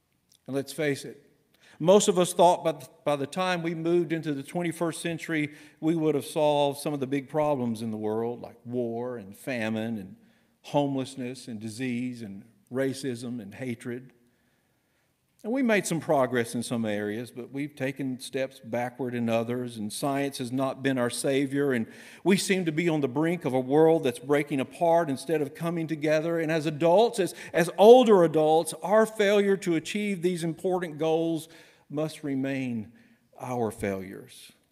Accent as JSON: {"language": "English", "region": "the South", "country": "United States", "tie": "born or raised there", "said": "I grew up in the South where people were called things like Bubba and Tater."}